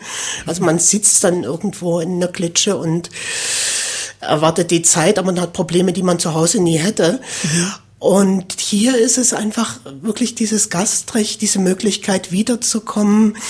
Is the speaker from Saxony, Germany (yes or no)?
yes; Burgstädt, Saxony, Germany; born there; Weil ich bin nicht in Penich geboren. Ich bin geboren in Burgstedt, was man auf ziemlich viele Weisen falsch schreiben kann.